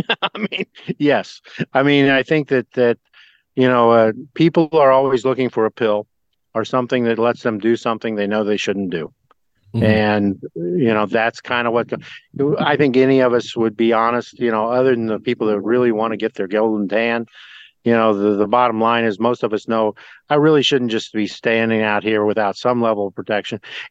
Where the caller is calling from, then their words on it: New Jersey, United States; New Jersey.